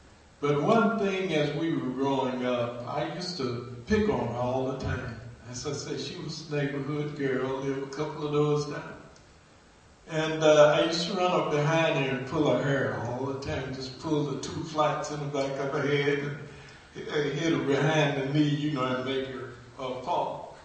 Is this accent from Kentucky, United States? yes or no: no; East St. Louis, Illinois, United States; I grew up in East St. Louis, Illinois, a poor town, dirt poor town.